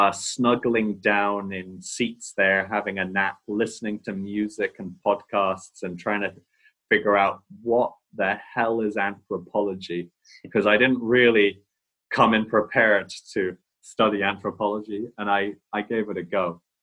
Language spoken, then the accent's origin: English; South West England, United Kingdom; So for me as a 16-year-old growing up in North Devon